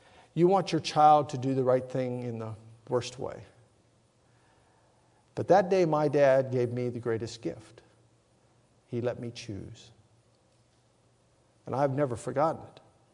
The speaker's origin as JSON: {"language": "English", "region": "Ohio River Valley", "country": "United States", "tie": "born or raised there", "said": "39 years ago, growing up in the Ohio River Valley, just south of Pittsburgh, West Virginia, our family began to read and study the Bible in a different way."}